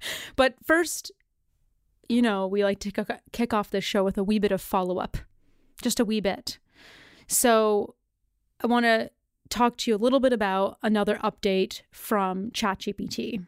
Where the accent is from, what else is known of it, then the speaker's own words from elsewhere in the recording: Canada; now in United States; We are bilingual in Canada. As some of you may know, I am Canadian, but I live in the States.